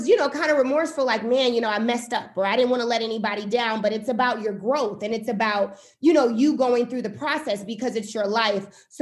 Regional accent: Milwaukee, Wisconsin, United States; also born or lived in California; So I am. So I am a Milwaukee native where I grew up in Milwaukee.

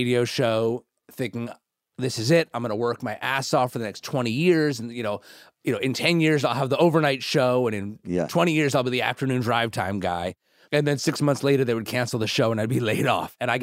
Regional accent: New Jersey, United States; I had never seen fajitas as a 10-year-old growing up in New Jersey.

